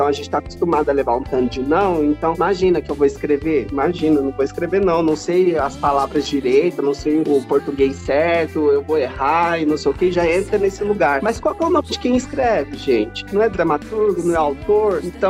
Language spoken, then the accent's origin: Portuguese; Mato Grosso do Sul, Brazil; now in São Paulo, Brazil; saí do Mato Grosso do Sul pra vir estudar arte em São Paulo